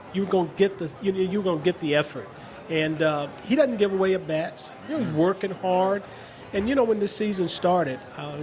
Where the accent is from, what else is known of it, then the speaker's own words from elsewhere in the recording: California, United States; I did. I grew up in Southern California.